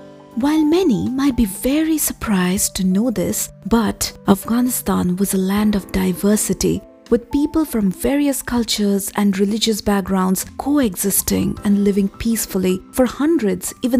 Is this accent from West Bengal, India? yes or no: yes; Kolkata, West Bengal, India; English is a second language; I am from eastern part of India. I'm a Bengali, born and brought up in Calcutta, and I have grown up knowing Kabuliwalas as an integral part of my home city.